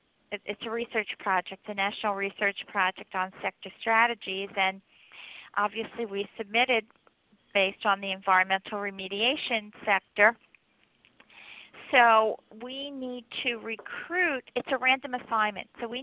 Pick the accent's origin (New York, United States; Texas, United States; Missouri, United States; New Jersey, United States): New York, United States; Brooklyn; as a child, I grew up near the Gowanus Canal